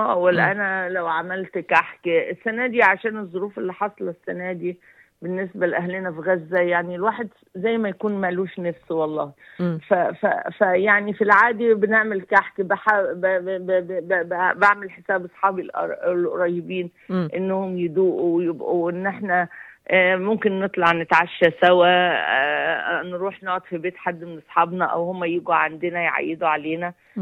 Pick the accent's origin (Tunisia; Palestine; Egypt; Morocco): Egypt; moved away; ده في مصر اكيد يعني كان لازم يعني كل العيلة، كان جدي يجي يزورنا كلنا، والدي يروح يزور اخواته